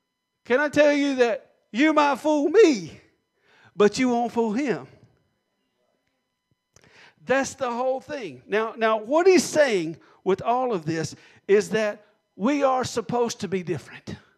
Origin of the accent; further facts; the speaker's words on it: the South, United States; And I know we're from the South